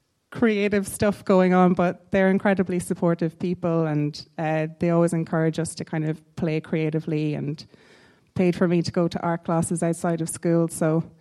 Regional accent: Dundalk, County Louth, Ireland; I'm from a town called Dundalk in a county called Louth in the northeast of Ireland, which none of you have probably heard of. It's incredibly small. There's nothing really there.

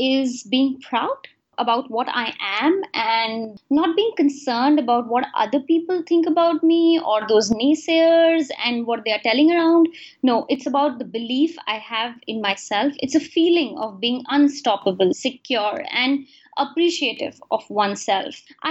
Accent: Kolkata, West Bengal, India; first language Hindi; English is a second language; I'm born in India, city Kolkata. So I'm an Indian, but my ethnics is Hindu. So my language is Hindi. But I'm very liberal in terms of my belief and don't really have any core spiritual

